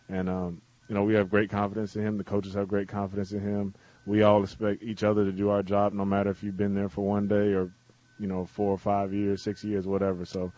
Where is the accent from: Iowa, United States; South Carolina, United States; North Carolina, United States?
South Carolina, United States; South Carolina, which is my home state